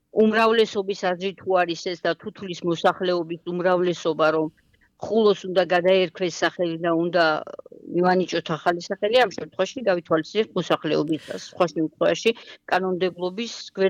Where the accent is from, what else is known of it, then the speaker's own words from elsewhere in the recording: Didachara, Adjara, Georgia; მე დიდაჭარიდან ვარ წარმოშობით, დიდაჭარის მუნიციპალიტეტიდან, დიდაჭარის სოფელ დიდაჭარიდან